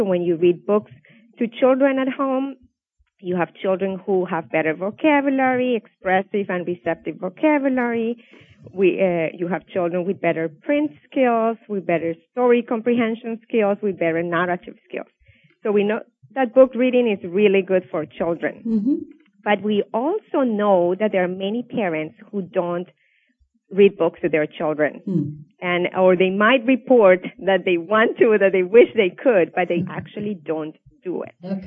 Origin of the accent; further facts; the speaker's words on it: Colombia; English is a second language; moved away as an adult; now in United States; So I came to the U.S. 9 years ago. I was born and raised in Colombia, and I came here to do my PhD in developmental psychology